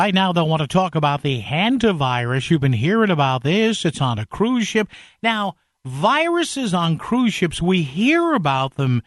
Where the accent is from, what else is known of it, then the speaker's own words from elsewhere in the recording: New Haven, Connecticut, United States; a professor of biology at Southern Connecticut State University in my hometown of New Haven.